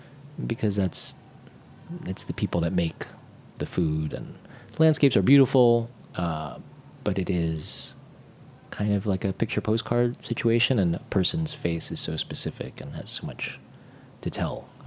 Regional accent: New York City, New York, United States; now in Brooklyn, United States; I mean, I'm born in Manhattan. I grew up in Manhattan

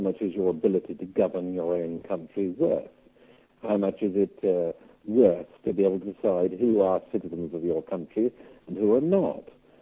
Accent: United Kingdom; I am British, and I'm proud to be British, and I want to remain British.

